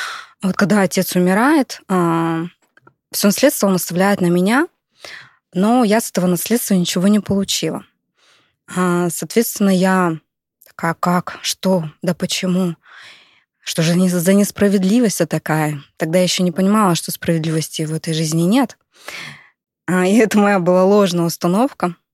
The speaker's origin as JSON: {"language": "Russian", "town": "Listvyanka", "region": "Irkutsk Oblast", "country": "Russia", "tie": "born or raised there", "said": "Начнем с того, что я с Листвянки. Родилась, выросла в Листвянке"}